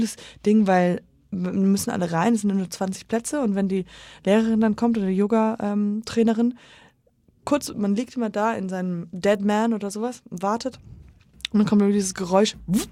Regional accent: Santa Fe, New Mexico, United States; also born or lived in Germany; Ich bin in Deutschland geboren, aber wir sind relativ, ich bin so mit 8 rüber und wir waren dann da 10 Jahre, dann wieder nach Deutschland und dann wieder zurück nach Amerika. In Santa Fe, New Mexico. Santa Fe. Da, wo Breaking Bad gefilmt wurde.

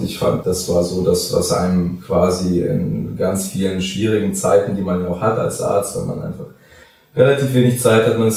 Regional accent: Hesse, Germany; Ich komme nicht aus Mainz tatsächlich. Mhm. Ich arbeite hier nur. Ich komme aus der Gegend von Frankfurt

